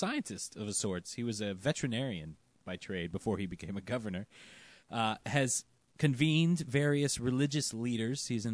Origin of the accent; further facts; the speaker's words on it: Georgia, United States; Georgia. They put the fun in fundamental extremism. That's my home state, actually.